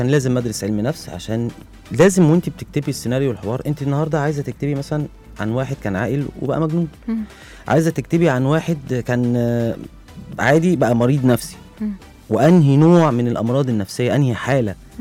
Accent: Cairo, Cairo Governorate, Egypt; من القاهرة، أساسا من مصر الجديدة.

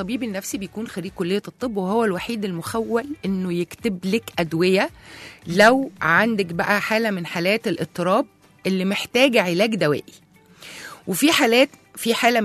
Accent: Egypt; المشكله كمان عندنا في مصر احنا ما بنفرقش بين الاكتئاب والحزن

